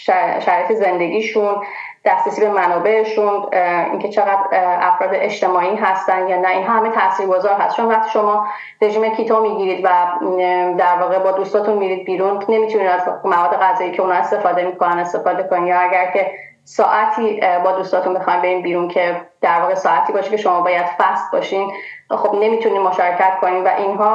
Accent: Iran; ما که خارج از ایران هستیم، وقتی که از اخبار و در واقع مسائل کشورمون آگاه میشیم

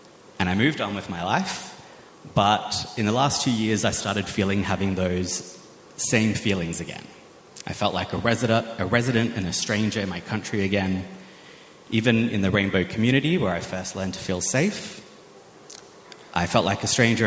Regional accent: Australia; Growing up in Australia, I've always felt like a bit of a resident and a stranger. I'm Australian, I love Australia, but in some ways I'm different from other Australians.

